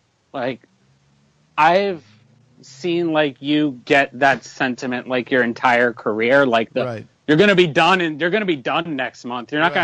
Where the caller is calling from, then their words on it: Long Island, New York, United States; I am calling from Long Island, New York.